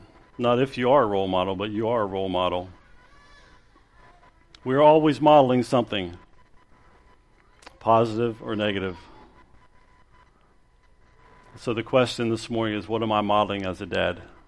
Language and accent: English; Oregon, United States; When I was growing up in Oregon, there was an NBA player by the name of Gus Williams.